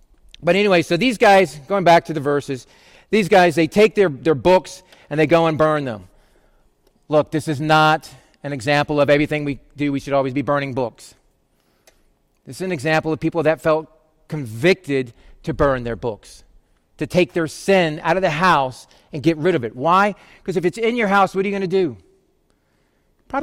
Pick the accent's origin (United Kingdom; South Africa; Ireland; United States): United Kingdom; Scotland; I'm Scottish too. That doesn't help.